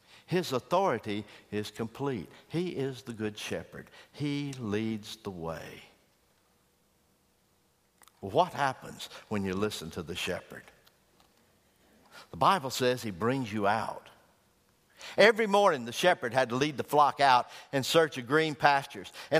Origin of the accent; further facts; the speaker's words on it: United States; Because I'm like you. I'm an American.